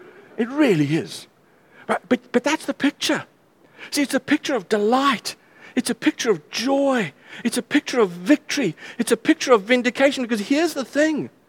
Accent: South Africa; I'm a South African man at the end of the day, you know.

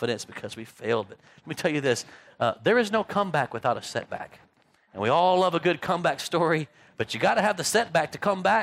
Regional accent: Texas, United States; now in Longview, United States; I'm from the Dallas-Fort Worth area. There's no such thing as space.

